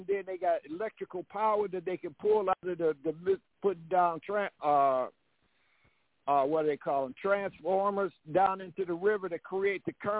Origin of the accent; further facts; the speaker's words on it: Amory, Mississippi, United States; The same thing they did with over there when the tornadoes hit around my hometown in Mississippi.